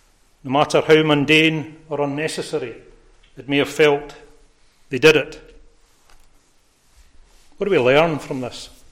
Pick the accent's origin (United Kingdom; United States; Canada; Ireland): United Kingdom; Glasgow, Scotland; I was born and brought up in Glasgow.